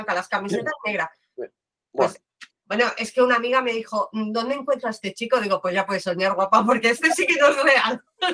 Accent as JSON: {"language": "Spanish", "region": "Cantabria", "country": "Spain", "moved": "yes", "said": "de todo lo que generé cuando vine de Cantabria"}